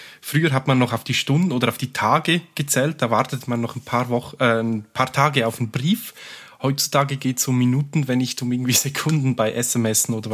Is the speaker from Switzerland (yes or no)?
yes; Switzerland; Hört man als Schweizer natürlich gerne.